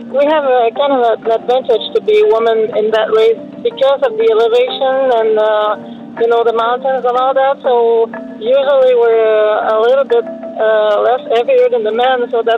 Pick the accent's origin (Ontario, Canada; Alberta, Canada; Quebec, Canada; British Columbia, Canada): Quebec, Canada; from Quebec, Canada.